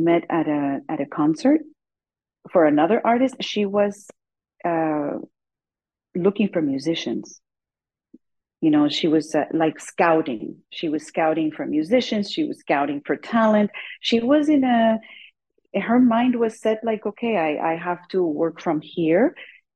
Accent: Miami, Florida, United States; I grew up in Miami, so when she first moved there … was breaking through to the American market.

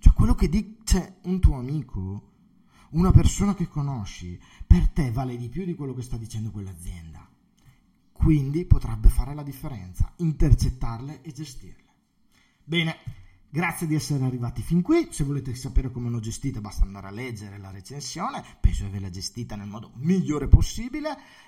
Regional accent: Brescia, Lombardy, Italy; also born or lived in Benevento; Sono bresciano, cioè sono beneventano, perché io sono nato a Benevento, sono italiano, sono proprio italiano perché sono nato a Benevento nel sud Italia, ma vivo a Brescia da 38 anni su 39 ormai, quindi sono anche bresciano praticamente.

